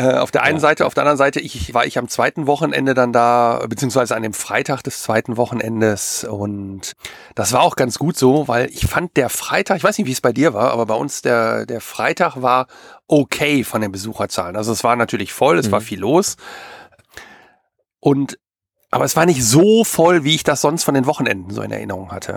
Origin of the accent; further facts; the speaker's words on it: North Rhine-Westphalia, Germany; Ich bestehe aber allerdings aufs Bergische Land